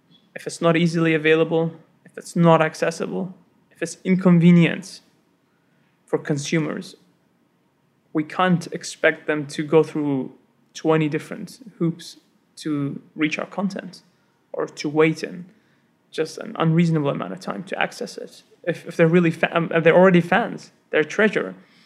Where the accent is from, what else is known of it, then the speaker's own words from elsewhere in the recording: New Zealand; But I grew up in New Zealand. I'm a Kiwi.